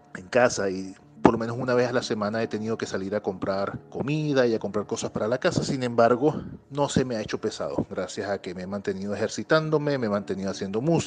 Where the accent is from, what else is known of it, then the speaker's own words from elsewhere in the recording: Venezuela; now in Montreal, Canada; Soy venezolano, pero vivo en Montreal, Canadá. Soy intérprete de italiano y español